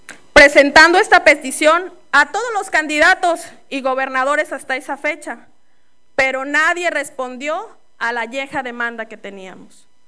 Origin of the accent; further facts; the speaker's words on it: Nayarit, Mexico; citar a Nayarit, nuestro estado, porque ante todo somos nayaritas y somos mexicanos